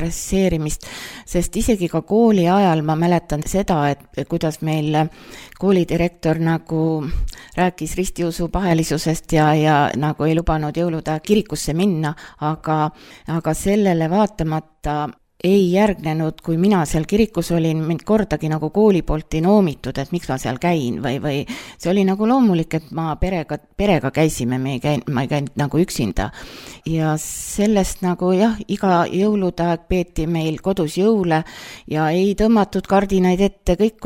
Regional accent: Suure-Jaani, Viljandi County, Estonia; now in Kolga-Jaani, Estonia; sündinud ma ei ole Kolgajaanis, ma olen pärit Suurejaanist ja lapsepõlve olen elanud Suurejaanis, nii et Kolgajaani viis mind elude juba ilisemal aastatel.

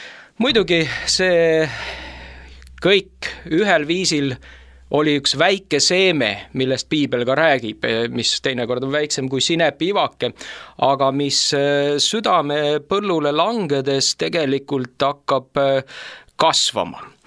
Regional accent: Sutu, Saare County, Estonia; pärit olen ma siis Saaremaalt üles kasvanud Sutu külas Pihtla vallas sellel ajal.

